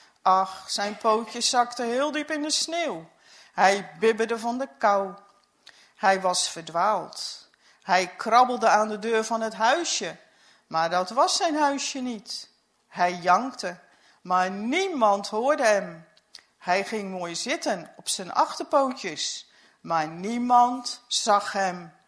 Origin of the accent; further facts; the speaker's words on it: Leerbroek, Utrecht, Netherlands; op de boerderij in Leerbroek waar ik geboren ben.